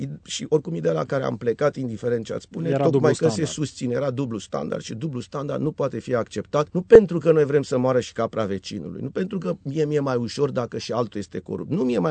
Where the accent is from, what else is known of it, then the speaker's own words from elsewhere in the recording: Romania; Eu sunt român, sunt un om cinstit, nu sunt un om corupt